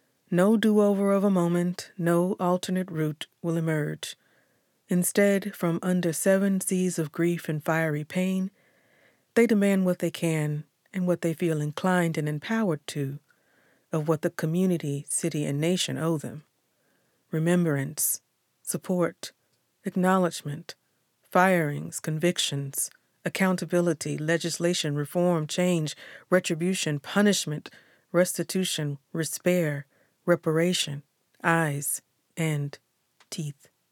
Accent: Memphis, Tennessee, United States; for MLK50.com. I'm a writer from Memphis.

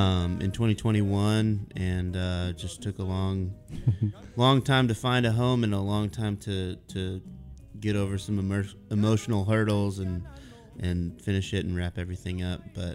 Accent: Granite Shoals, Texas, United States; now in Nashville, United States; I'm from about an hour outside of Austin, a little town called Granite Shoals. Okay. So I'm from Texas, but I've lived in Nashville for 10 years.

